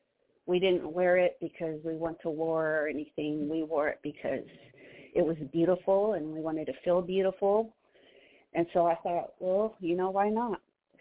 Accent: Seattle, Washington, United States; also born or lived in Omak, United States; I am San Poyo Band and Nez Perce Band, and I was born in Omak, Washington. I lived there on the res, but I grew up here in Seattle.

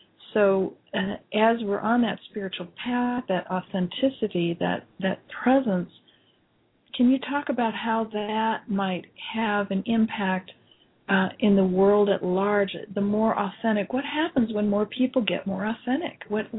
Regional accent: Midwest, United States; being born and raised in the Midwest, I was born with a very good value system of work ethic

